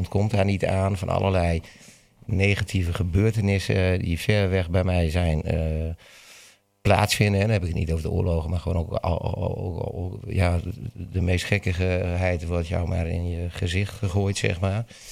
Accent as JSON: {"language": "Dutch", "country": "Netherlands", "said": "Want ik ben een Hollander, hè? Ik woon in Amsterdam."}